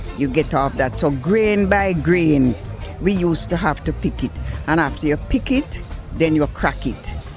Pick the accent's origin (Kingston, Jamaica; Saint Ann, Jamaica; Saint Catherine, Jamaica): Saint Ann, Jamaica; I'm from St. Anne.